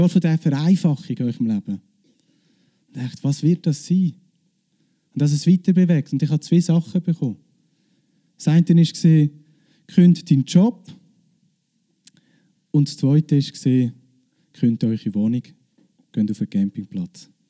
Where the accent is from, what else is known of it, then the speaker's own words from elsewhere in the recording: Lucerne, Switzerland; Ich bin aus Luzern.